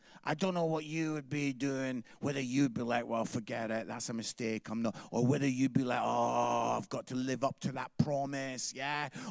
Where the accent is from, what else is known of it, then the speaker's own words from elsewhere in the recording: Edinburgh, Scotland, United Kingdom; So we're Aberdeen, I'm from Edinburgh, we're from like the lovely parts of Scotland, yeah?